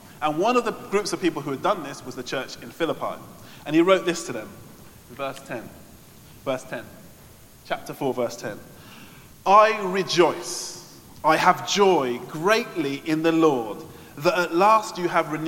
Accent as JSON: {"language": "English", "region": "England", "country": "United Kingdom", "said": "Normally I'm a Brit. When it comes to football, I'm a Brit. I'm English."}